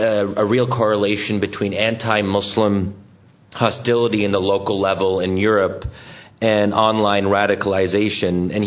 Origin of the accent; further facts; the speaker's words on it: United States; I am an American Muslim.